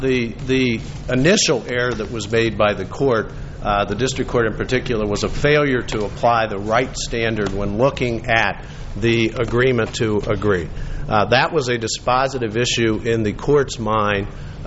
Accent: Ohio, United States; Well, I will say I'm from Ohio, so maybe they're making a commentary about that as well.

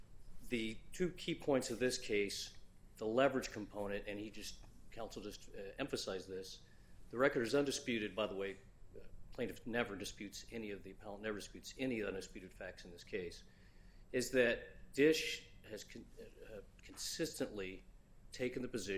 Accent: Richmond, Indiana, United States; growing up in Richmond, Indiana, my dad was a lawyer at a four-person firm.

